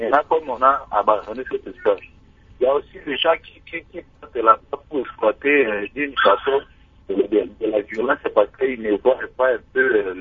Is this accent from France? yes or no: no; Mbandaka, Équateur, DR Congo; Maintenant, chez nous, dans notre pays, par exemple, si vous êtes ici chez moi, en Mbandaka, nous avons un site touristique partagé également.